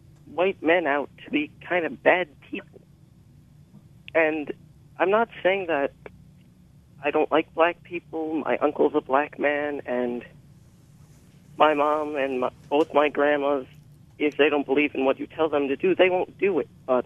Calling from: New Berlin, Wisconsin, United States; I'm from New Berlin, and I'm only 12

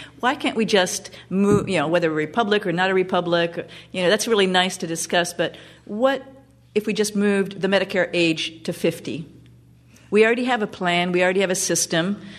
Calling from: Chilton, United States; from Chilton

